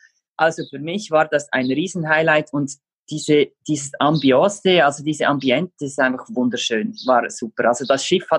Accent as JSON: {"language": "German", "country": "Switzerland", "said": "Wir haben ja auch jetzt Ausnahmezustand, alles ist geschlossen, auch bei uns in der Schweiz."}